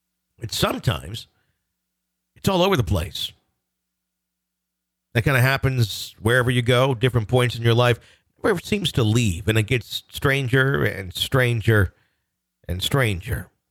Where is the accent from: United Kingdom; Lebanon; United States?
United Kingdom; Southend-on-Sea, East of England; I grew up in the South End, on sea in England, on average, down an hour east of London.